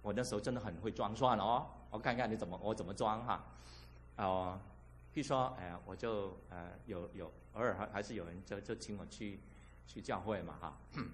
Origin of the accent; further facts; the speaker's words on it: Hong Kong; 我在那时候我在香港长大哈